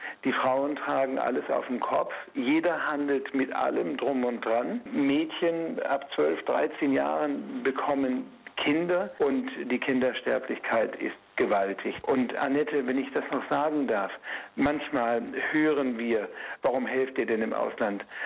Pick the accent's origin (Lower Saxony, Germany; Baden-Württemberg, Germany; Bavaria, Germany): Lower Saxony, Germany; born there; Ich bin in Ostfriesland geboren, dann 1955 sind wir aus Erbschaftsgründen in die DDR gegangen, 1959 mussten wir flüchten und kamen nicht mehr nach Hause in unser Haus in Ostfriesland.